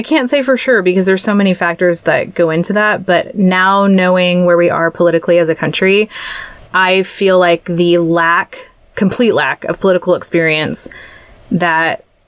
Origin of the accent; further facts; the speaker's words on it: United States; And that's the real loss that I feel as an American since last November